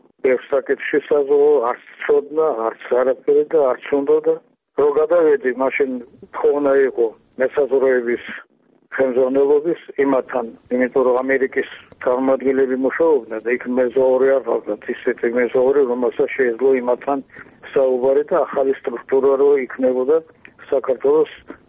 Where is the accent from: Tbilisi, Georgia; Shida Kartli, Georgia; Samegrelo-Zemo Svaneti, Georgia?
Tbilisi, Georgia; born there; ყველაფერი კარგად ვიცი, მაგრამ მე ხომ თბილისში დავიბადე